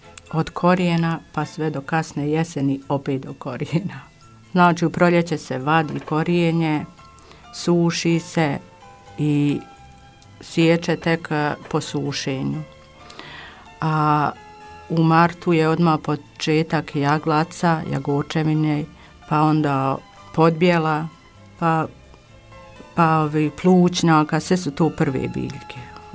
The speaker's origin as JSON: {"language": "Bosnian", "town": "Lukavica", "country": "Bosnia & Herzegovina", "tie": "born or raised there", "said": "Pa ja sam iz Lukavice rodom i udala sam se u Lukavicu. Već 34 godine sam u braku, majka sam dvoje djece, domaćica sam"}